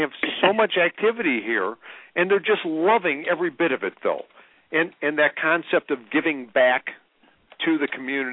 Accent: Chicago, Illinois, United States; I'm originally from Chicago.

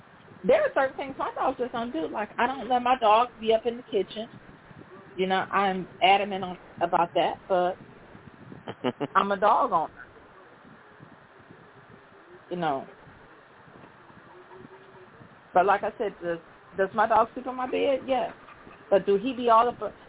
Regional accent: Detroit, Michigan, United States; I grew up here in Detroit.

